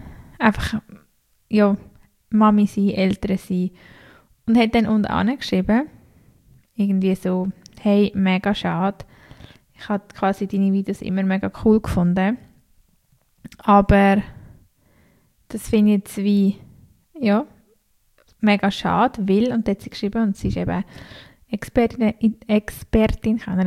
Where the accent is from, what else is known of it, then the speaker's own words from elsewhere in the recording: Switzerland; Und ich finde, eben gerade bei uns in der Schweiz, das ist einfach vor allem das Krasse